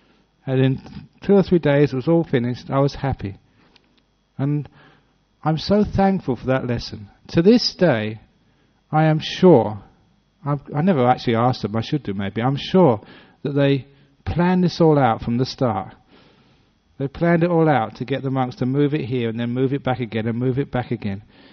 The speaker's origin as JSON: {"language": "English", "region": "England", "country": "United Kingdom", "said": "I was from England"}